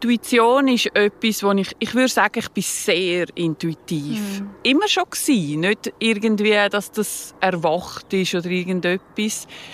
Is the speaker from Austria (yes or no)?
no; Serbia; now in Switzerland; der Teil, wo ich herkomme, aus Ex-Jugoslawien. Serbien, dort gibt es so einen Schlangenfluss, Berge rundherum, ein Brunnen in der Mitte, meine Grossmutter in so Hosenrock und Kopftuch